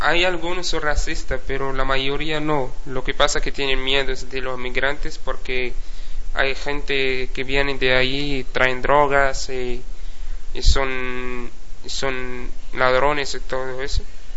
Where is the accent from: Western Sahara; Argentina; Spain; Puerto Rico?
Western Sahara; Laayoune; De Laayoune.